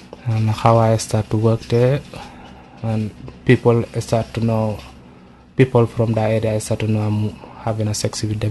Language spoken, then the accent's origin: English; Senegal; moved away as an adult; now in United Kingdom; I'm from Senegal. I'm 24 years old. I've been in UK for 3 years now. Came in UK in December 2008.